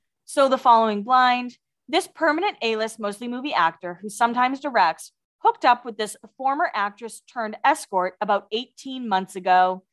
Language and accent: English; Massachusetts, United States; Listen, I'm from Massachusetts and I love Dunkin' Donuts